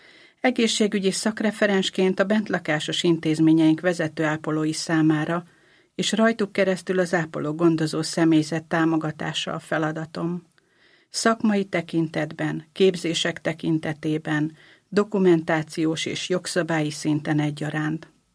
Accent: Esztergom, Komárom-Esztergom, Hungary; Én 1975-ben születtem Esztergomban, így aztán vidéken nőttem fel, és vidéken jártam a középiskolába is.

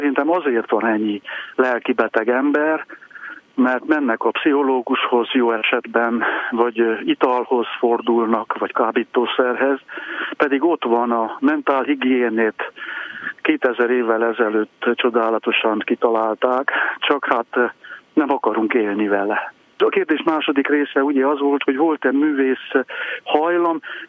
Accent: Lemhény, Covasna, Romania; also born or lived in Kézdivásárhely; Igen, a származásilag a magyar, mondjuk így, hogy a Kárpát-medencének a legkeletibb csücskében születtem, Kézdivásárhelyen, de Lemhényben, a 10 kilométerrel lévő fa

